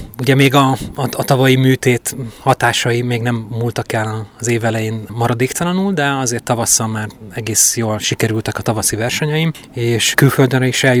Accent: Nyíregyháza, Szabolcs-Szatmár-Bereg, Hungary; Igen, hát ugye én nyíregyházi vagyok, és terepben a Nyíregyháza környéke az nem bővelkedik különösebben.

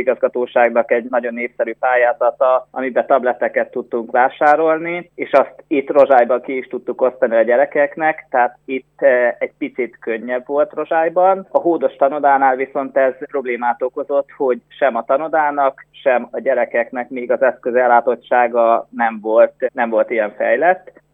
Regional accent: Nagyhódos, Szabolcs-Szatmár-Bereg, Hungary; a helyi gyülekezetnél Nagyhódoson presbiter vagyok, illetve Nagyhódoson alpolgármester, hiszen én a gyerekkoromat Nagyhódoson éltem.

